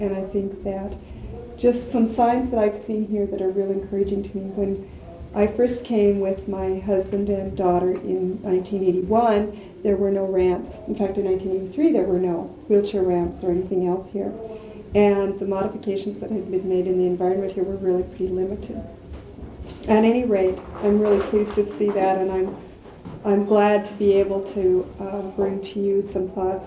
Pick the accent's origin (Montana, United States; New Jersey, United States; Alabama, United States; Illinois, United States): Montana, United States; I was born and raised in Montana. I still live in Montana. I grew up on a farm.